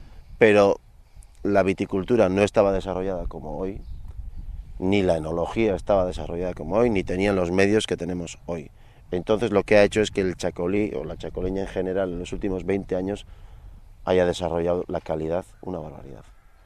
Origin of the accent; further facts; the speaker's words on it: Basque Country, Spain; somos vascos